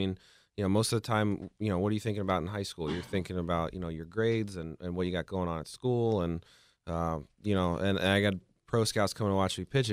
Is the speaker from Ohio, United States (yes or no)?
no; New Jersey, United States; Yeah, no, growing up in New Jersey, the goal was everybody wants to go, you know, south and play in the ACC or the SEC